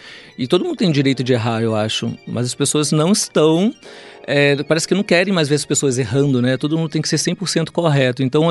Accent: Rio de Janeiro, Brazil; Eu sou carioca, nasci no subúrbio do Rio de Janeiro, na Penha

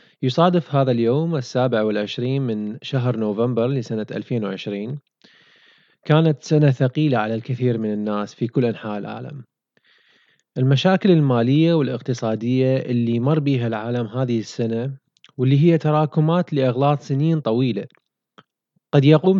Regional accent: Iraq; moved away; وها أنا الآن بسنتي الخامسة بعد هجرتي من بلدي العراق،

